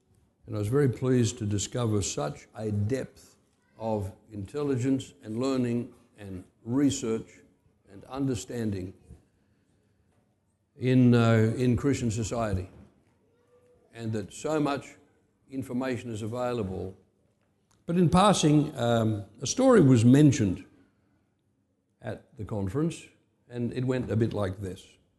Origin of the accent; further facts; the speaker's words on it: Australia; You know, I grew up in Australia where politicians could reason, they could debate